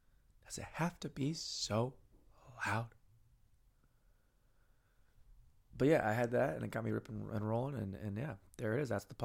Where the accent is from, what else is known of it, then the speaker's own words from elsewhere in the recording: Santa Monica, California, United States; We'll tell them we're Dutch, even though we're from Santa Monica.